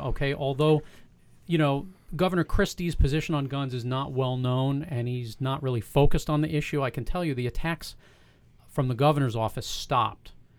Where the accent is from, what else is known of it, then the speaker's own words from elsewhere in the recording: New York City, New York, United States; Well, I grew up in New York City without guns.